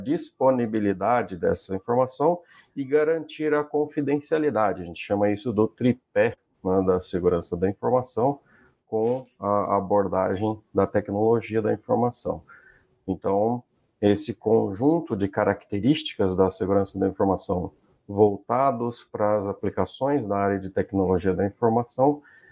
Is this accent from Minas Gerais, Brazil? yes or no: yes; Baependi, Minas Gerais, Brazil; Uma importante cidade do sul de Minas, chamada Baipendi, né?